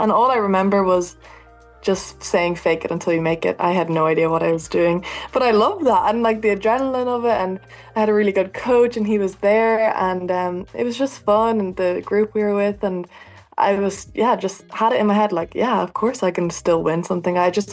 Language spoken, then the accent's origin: English; Ireland; We never raced in a bunch before we come from Ireland.